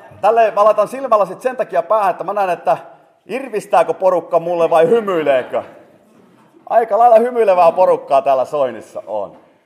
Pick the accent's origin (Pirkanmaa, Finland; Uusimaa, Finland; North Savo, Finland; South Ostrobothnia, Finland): South Ostrobothnia, Finland; Kauhajoki; Mä olin pikkupoikana asuin Kauhajoella 10 vuotta, ja sitten oli vajaa 3 vuotta, olin Ilmajoella työntekijänä. Ja nyt sitten tällä hetkellä on Lahdessa pastorina ollut 4,5 vuotta. Mutta asun Keski-Suomessa